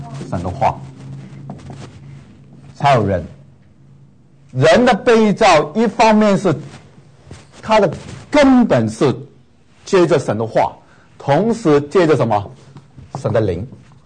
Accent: Hong Kong; also born or lived in Taiwan; 香港长大，从来那个牧师都不讲圣灵的

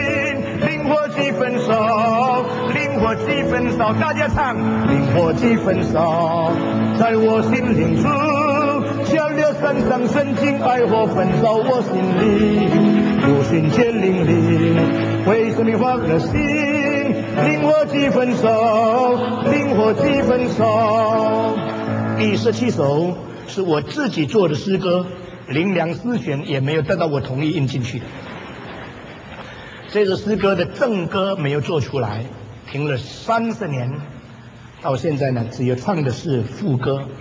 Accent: China; 以后呢我们中国人要记得 copyright 已经是犯法了

